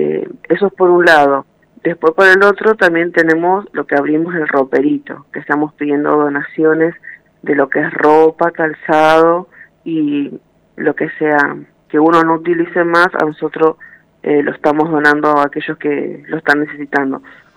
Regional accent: Buenos Aires, Argentina; Vengo de Buenos Aires con mucha necesidad

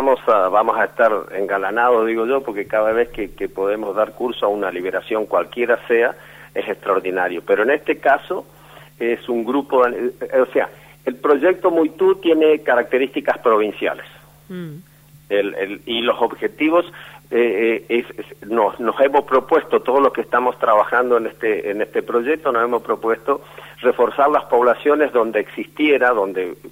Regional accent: Tres Isletas, Chaco, Argentina; porque desde muy chico en mi pueblo natal, Tres Isletas, hacía ese trabajo en la quinta

